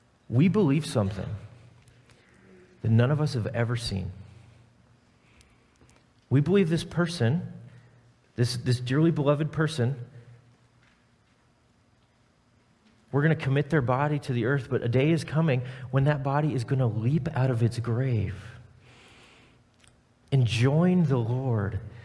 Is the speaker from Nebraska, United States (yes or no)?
yes; Nebraska, United States; like I hail from Nebraska, and so many Nebraska people, we put our faith in the Cornhuskers